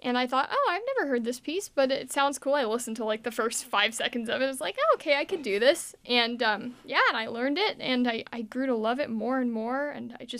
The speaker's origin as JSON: {"language": "English", "town": "Spokane", "region": "Washington", "country": "United States", "tie": "born or raised there", "said": "Well, just getting to spend more time in my hometown, I guess, and just, I don't know, I love Spokane. It's really a nice break from Seattle."}